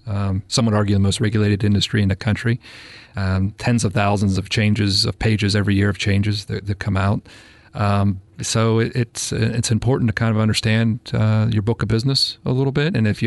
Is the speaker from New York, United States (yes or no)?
no; Huntington, Pennsylvania, United States; Yeah, I grew up in Huntington, Pennsylvania, in a rural part of Pennsylvania called the Rural T.